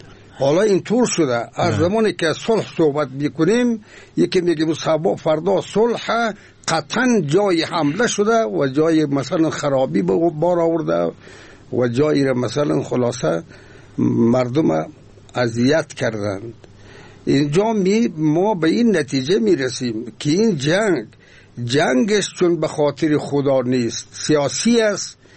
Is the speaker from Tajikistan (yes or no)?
no; Afghanistan; خود به عنوان یک افغان،